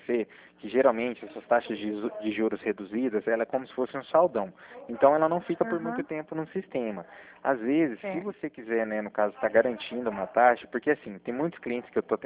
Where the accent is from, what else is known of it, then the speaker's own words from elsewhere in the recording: Cornélio Procópio, Paraná, Brazil; eu sou aqui de Cornélio Procópio